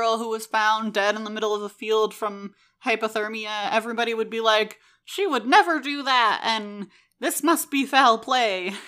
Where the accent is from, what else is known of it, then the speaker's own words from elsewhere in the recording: Maryland, United States; I grew up in Maryland, and I don't even think I knew any Native Americans